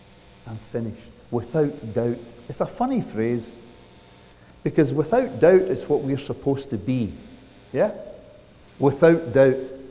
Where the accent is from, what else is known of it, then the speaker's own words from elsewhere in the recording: Scotland, United Kingdom; The old Scottish lady, I'm sure every culture has claimed her as their own, but I'm Scottish, so I'll claim the old Scottish lady as my own.